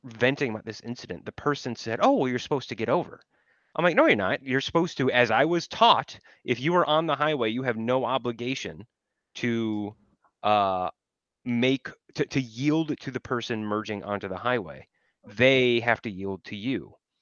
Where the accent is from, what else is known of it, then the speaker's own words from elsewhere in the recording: Minnesota, United States; So I grew up in Minnesota. I got my driver's permit and my went through driving school in Minnesota.